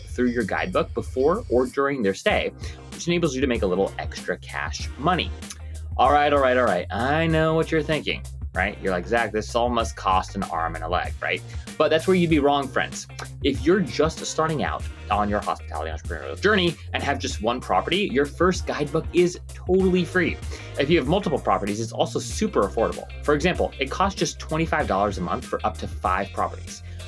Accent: Hawaii, United States; Like, I'm from Hawaii, right? And so no one played hockey in Hawaii, right?

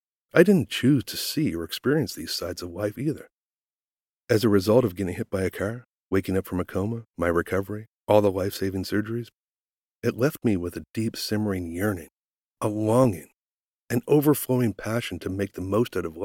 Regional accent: Nova Scotia, Canada; I'm incredibly proud to say that I'm originally from Nova Scotia.

